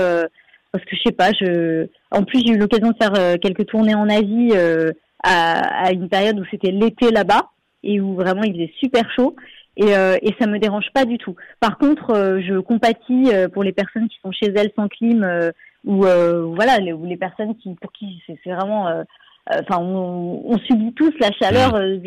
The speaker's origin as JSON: {"language": "French", "town": "Paris", "region": "Île-de-France", "country": "France", "said": "moi je suis surtout originaire de Paris mais ma famille vit dans le sud, mon compagnon est corse"}